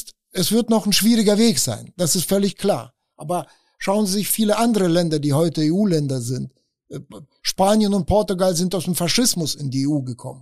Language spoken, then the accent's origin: German; Russia; und das ist leider für mein Heimatland Russland eine Konzentration auf die Ukraine.